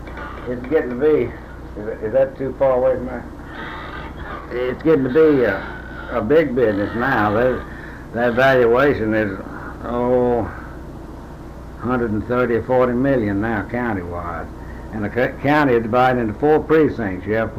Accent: Matagorda, Texas, United States; born there; I was born in Matagorda.

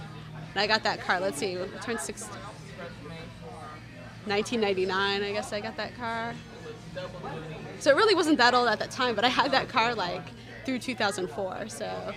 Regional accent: Roswell, United States; I've lived there my whole life, and it's like, now I say I'm from Roswell, and people are like, oh, you're from Roswell

